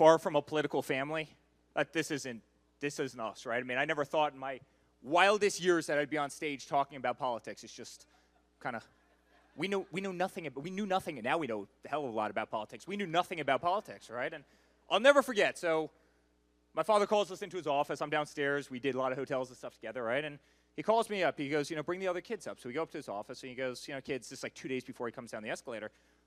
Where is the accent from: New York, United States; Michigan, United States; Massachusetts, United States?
New York, United States; Now, guys, I'm from New York, which I'm embarrassed to say now because New York is no longer what it was. Right now, I'm from Florida.